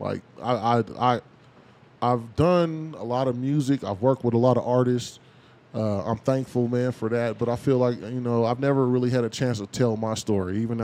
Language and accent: English; Denver, Colorado, United States; Man, I grew up on 28th in York, across the street from Ben's. You know what I'm saying? When Brown Sugar used to be on 28th.